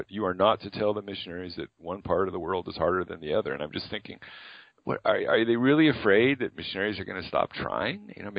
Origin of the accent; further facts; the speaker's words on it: Fresno, California, United States; I think it's because I grew up in Fresno, California. It was hot all the time